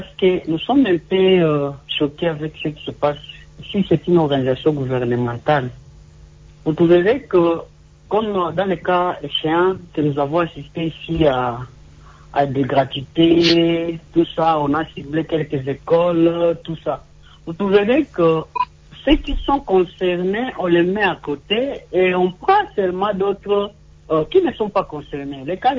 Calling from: Kisangani, Tshopo, DR Congo; Parce que ici chez nous, à Kisangani, par exemple, elle ne sera pas là.

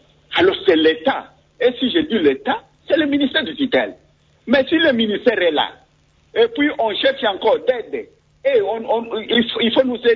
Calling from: Bandundu, Kwilu, DR Congo; Je suis déjà chez moi à Bandundouville.

